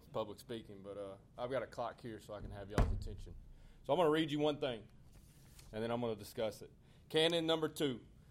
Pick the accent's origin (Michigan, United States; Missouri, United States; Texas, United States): Texas, United States; Tyler; And we're from Tyler, Texas